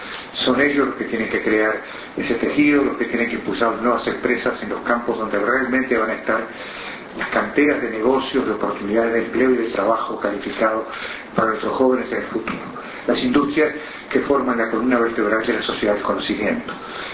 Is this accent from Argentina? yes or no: no; Uruguay; los uruguayos somos tan capaces como cualquiera